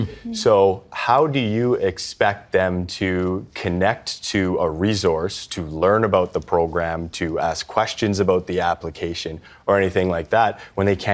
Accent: Thunder Bay, Ontario, Canada; also born or lived in Toronto; I'm from Thunder Bay.

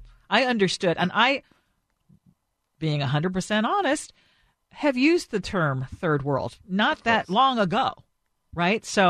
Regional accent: Philippines; growing up in the Philippines, in some of the poorest areas of the country

